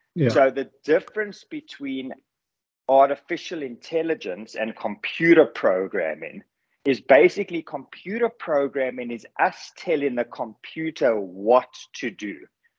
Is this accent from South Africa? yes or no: yes; South Africa; now in United States; I live in America now, but I'm obviously ex-South African, as you can hear from my accent.